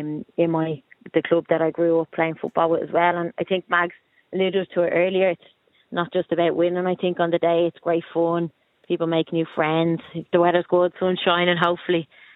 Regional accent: Enniskerry, Leinster, Ireland; When I grew up playing football in Enniskerry, I played predominantly with the boys.

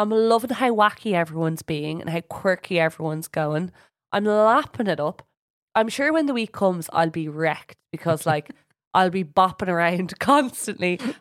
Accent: Ireland; Oh my God, we're Irish.

